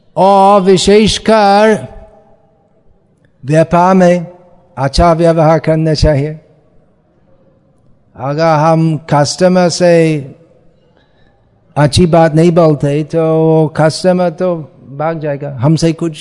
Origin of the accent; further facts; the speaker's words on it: United Kingdom; तो मैं जब छोटा था इस जीवन में और ब्रिटेन में मेरा जन्म था, बचपन बीत गया था